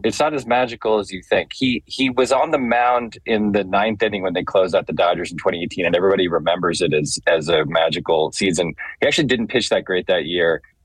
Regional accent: Ann Arbor, Michigan, United States; born there; I'm a Michigan fan. I was born in Ann Arbor.

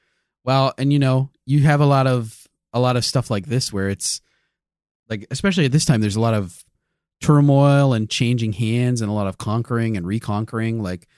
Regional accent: United States; It's tough. As an American, it's tough.

